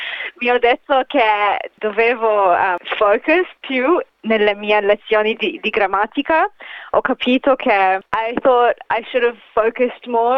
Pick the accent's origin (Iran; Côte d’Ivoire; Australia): Australia; Perth, Western Australia; Italian is a second language; Sono nata in Australia, a Perth, di genitori egiziani, quindi parlava sempre a casa l'inglese e l'arabo, e adesso all'università studio il francese